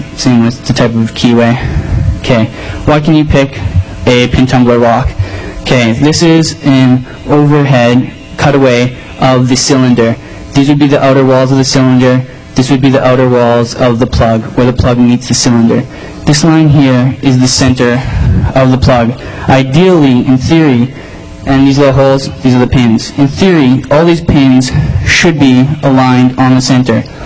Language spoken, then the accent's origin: English; Canada